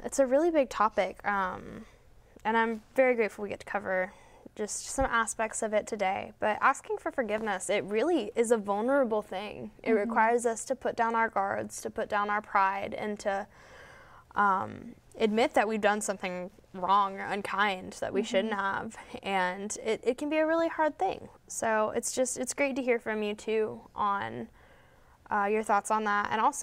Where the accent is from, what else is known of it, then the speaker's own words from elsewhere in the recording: Tennessee, United States; I'm from Tennessee